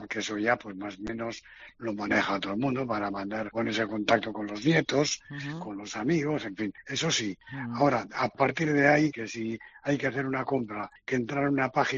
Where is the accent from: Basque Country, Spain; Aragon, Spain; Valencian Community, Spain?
Basque Country, Spain; Irun; aquí en Irún, que es de donde soy yo